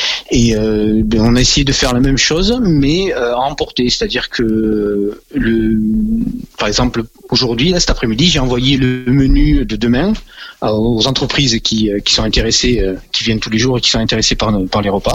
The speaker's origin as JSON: {"language": "French", "country": "Morocco", "said": "parce que je suis originaire du Maroc."}